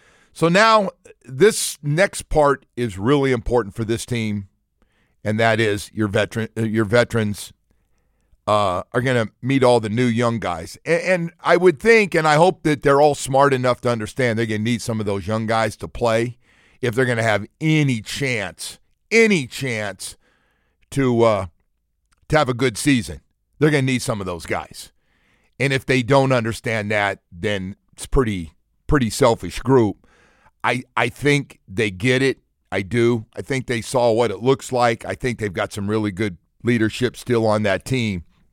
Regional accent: Berkeley, California, United States; I came from California and from Berkeley, and they thought I was, for a while, like, especially guys from the South, thought I was, like, completely out there.

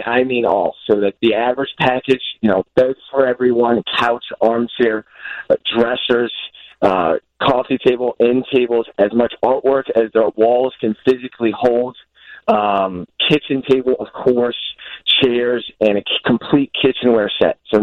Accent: St. Louis, Missouri, United States; I'm not specifically from the Chicago area. I'm from St. Louis, so still the Midwest.

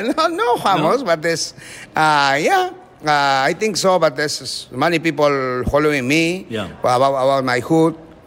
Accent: Ancash, Peru; I am from Ancash. This is a Lima, North Lima.

